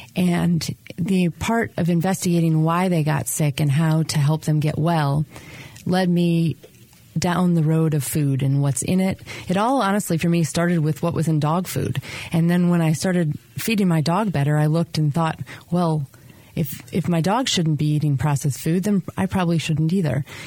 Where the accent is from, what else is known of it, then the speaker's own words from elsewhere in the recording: Chicago, Illinois, United States; also born or lived in St. Louis / Washington, D.C.; No, I was born and raised in Chicago. I went to school at Washington University in St. Louis. I spent 8 years in D.C., a year in New Orleans, and then here.